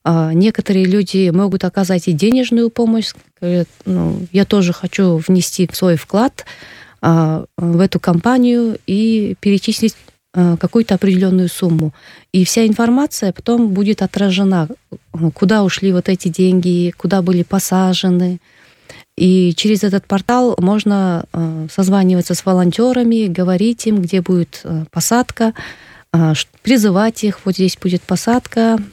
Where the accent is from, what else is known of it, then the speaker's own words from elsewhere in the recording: Kyrgyzstan; А мы как бы из Кыргызстана